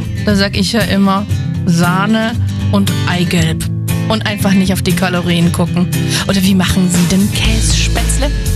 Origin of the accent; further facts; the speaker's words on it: Bavaria, Germany; Ich komme aus Franken, da isst man deftig